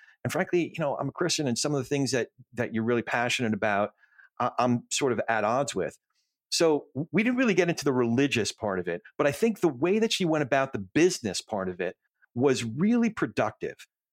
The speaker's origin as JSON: {"language": "English", "region": "New Jersey", "country": "United States", "tie": "born or raised there", "said": "when I grew up in Jersey"}